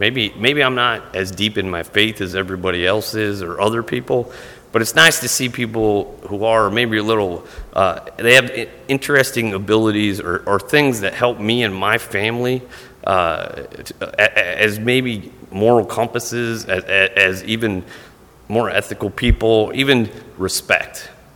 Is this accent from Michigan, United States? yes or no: no; Tiffin, Ohio, United States; We're not from around this area. We're actually from Tiffin, Ohio.